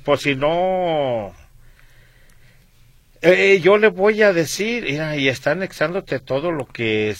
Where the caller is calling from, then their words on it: Tepatitlán, Jalisco, Mexico; de Tepatitlán, Jalisco. Saludos a todo el equipo.